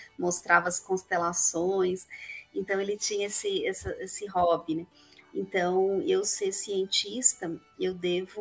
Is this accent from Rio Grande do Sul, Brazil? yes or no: no; Santos, São Paulo, Brazil; moved away as an adult; Eu sou de Santos, do litoral de São Paulo. Fui criada na praia.